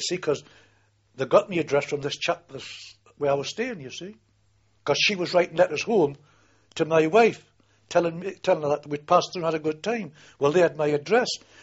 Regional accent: Glasgow, Scotland, United Kingdom; They shouted, "Glasgow tanner, Sab," because we come from Glasgow. They knew where we were going from.

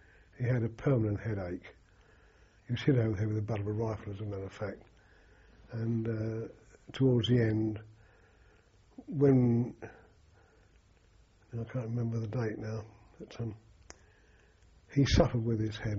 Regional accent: Godstone, South East England, United Kingdom; born there; also born or lived in Sevenoaks; I was born at Godstone in Surrey, 26th of November 1919.

